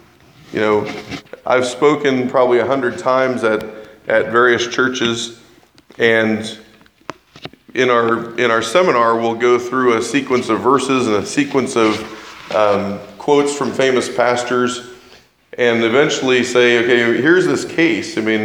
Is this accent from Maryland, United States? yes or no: no; Oklahoma, United States; I'm from Oklahoma, so I can say that.